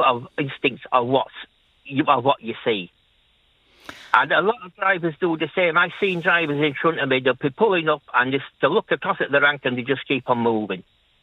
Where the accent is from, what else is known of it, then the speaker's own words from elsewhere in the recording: Leeds, Yorkshire and the Humber, United Kingdom; moved away; like, you just mention my accent, and I say, yeah, I'm from Leeds.